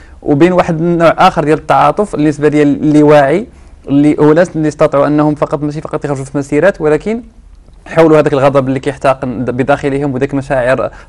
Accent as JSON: {"language": "Arabic", "country": "Morocco", "said": "يعني شيء يعني نحن كنفتخروا به كمغاربه"}